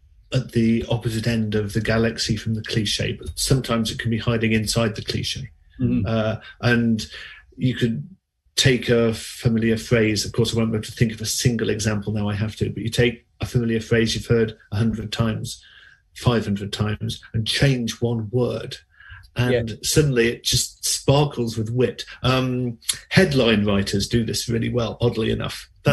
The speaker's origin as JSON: {"language": "English", "region": "West Midlands", "country": "United Kingdom", "tie": "born or raised there", "said": "the house I grew up in Worcestershire. There was a view of the fields and the Malvern Hills"}